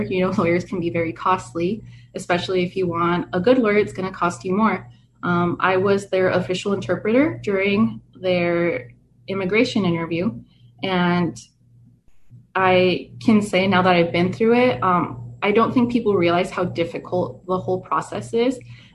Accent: Las Vegas, Nevada, United States; we were very lucky because I grew up in Las Vegas, which is a very diverse city and very welcoming in many ways.

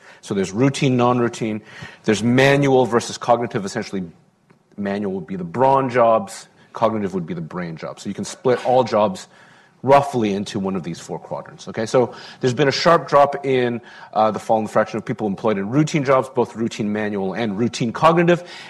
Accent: Vancouver, British Columbia, Canada; I'm from Vancouver, as Richard said.

